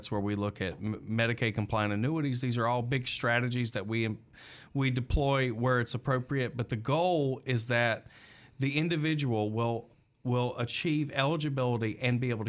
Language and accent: English; the South, United States; accent: Southern; Now, I'm from the South. That's the accent, right?